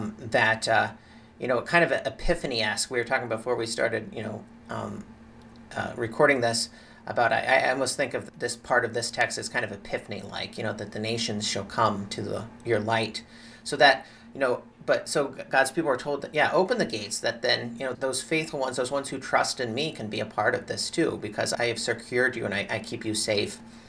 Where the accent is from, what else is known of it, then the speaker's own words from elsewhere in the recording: Ohio, United States; I'm from Central Ohio is where I grew up, but some of my family's from Southern Ohio. And so then that, I have that little bit of an accent that comes through every so often.